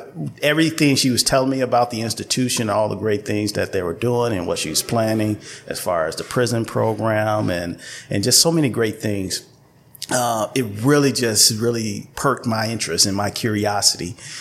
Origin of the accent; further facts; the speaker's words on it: Chicago, Illinois, United States; But actually, I'm originally from Chicago. I'm born and raised there.